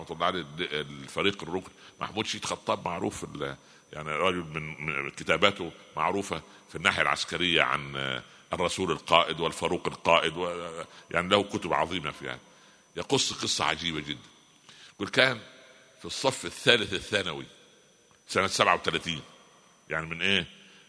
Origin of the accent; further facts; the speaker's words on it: Egypt; وجاء قرار عندنا في مصر زي مجالس البلدية